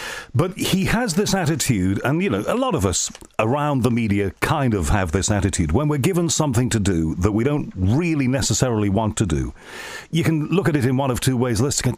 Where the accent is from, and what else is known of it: North West England, United Kingdom; born or raised there